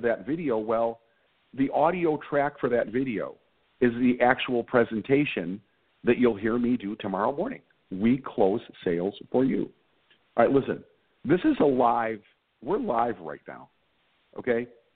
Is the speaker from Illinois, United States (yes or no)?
yes; Chicago, Illinois, United States; I'm from Chicago. I'm from the Southwest